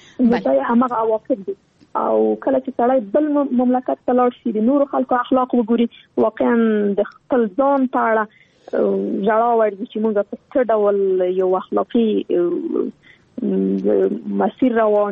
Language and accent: Pashto; Afghanistan; نن ورځ موږ څومره کلونه کېږي چې په افغانستان کې جګړه روانه ده زه خو شخصا په جګړه کې پیدا شوی یم دا په جګړه کې رالویا شولم